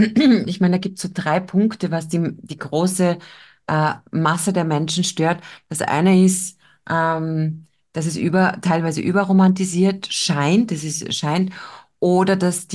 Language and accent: German; Styria, Austria; accent: Styrian dialect; weil ich bin ja Steirerin, ich habe ein bisschen einen Dialekt